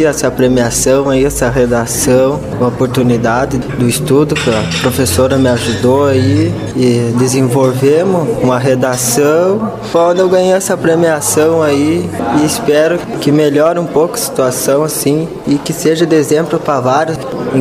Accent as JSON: {"language": "Portuguese", "town": "Ciríaco", "region": "Rio Grande do Sul", "country": "Brazil", "tie": "born or raised there", "said": "Não, sou natural de Siríaco."}